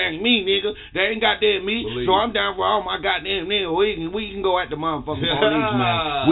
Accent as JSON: {"language": "English", "region": "Mississippi", "country": "United States", "said": "Hey, what's up, man? I'm from Mississippi, nigga."}